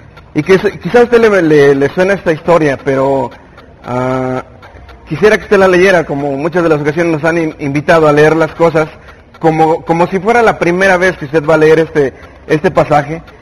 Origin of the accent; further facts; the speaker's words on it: Toluca, State of Mexico, Mexico; Vengo de Toluca, ni para Almazagua.